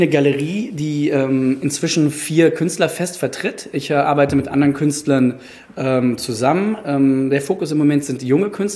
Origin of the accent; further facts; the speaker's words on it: Frankfurt, Hesse, Germany; auch in einem Umfeld aufgewachsen bin in Frankfurt, ja, Frankfurter Schule, 68er.